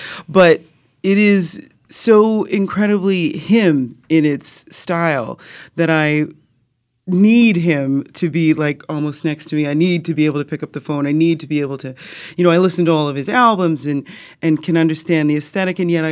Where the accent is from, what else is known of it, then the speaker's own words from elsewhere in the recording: Canada; I mean, I'm Canadian, so I have a different system under which I live